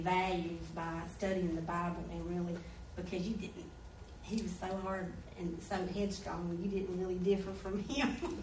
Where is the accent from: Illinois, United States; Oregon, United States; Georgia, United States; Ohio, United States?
Georgia, United States; Waycross; as you can tell, I'm not from the North. I'm from Waycross, and I've lived here longer than I have in Waycross so far